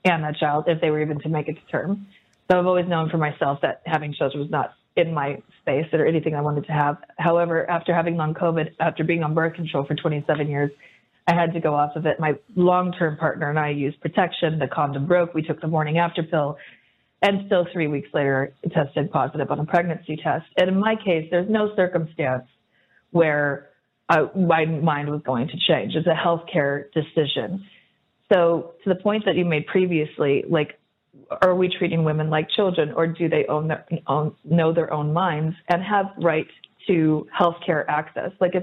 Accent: United States; moved away; As you know, I'm from America originally

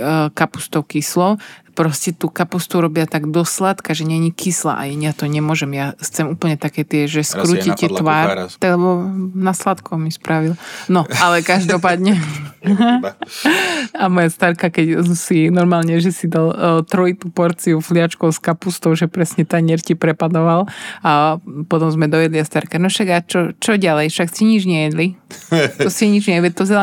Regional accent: Žilina, Žilina Region, Slovakia; ja som zo Žiliny, tam sme mali slotu

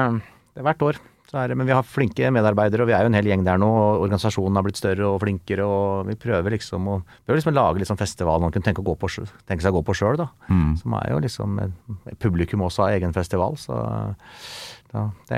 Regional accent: Kongsvinger, Innlandet, Norway; den som spilles på fotballstadion og sånn hjemme på Kongsvinger

